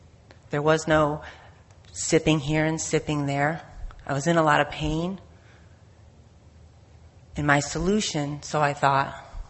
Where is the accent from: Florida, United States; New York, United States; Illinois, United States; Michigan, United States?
Florida, United States; Wesley Chapel; I'm from Wesley Chapel, Florida. My home group is Mad Dogs in Temple Terrace.